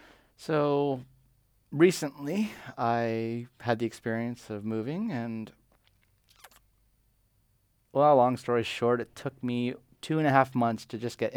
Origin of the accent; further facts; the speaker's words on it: Canada; moved away; And then I'll correct them, and I'll say, oh, I'm sorry, I'm Canadian.